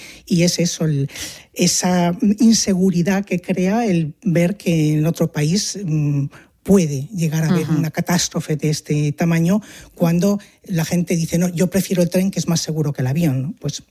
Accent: Spain; Lo he percibido como española, sí

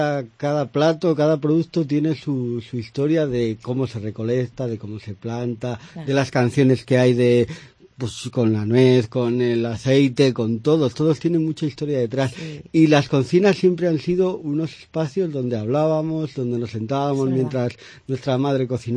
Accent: Logroño, La Rioja, Spain; Yo vengo de familia de cocineros en Logroño, de donde soy yo. Mis tías tenían un restaurante, uno de los más solicitados

